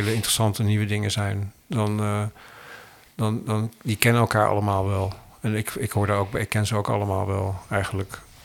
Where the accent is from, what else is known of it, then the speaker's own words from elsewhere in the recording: Netherlands; ik ben hier eigenlijk gewoon als Nederlander op zoek naar dingen.